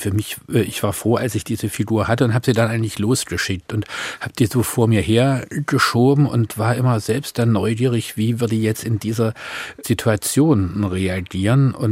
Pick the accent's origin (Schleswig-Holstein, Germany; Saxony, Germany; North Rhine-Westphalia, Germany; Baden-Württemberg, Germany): Saxony, Germany; Dresden; Also ich bin ja in Dresden aufgewachsen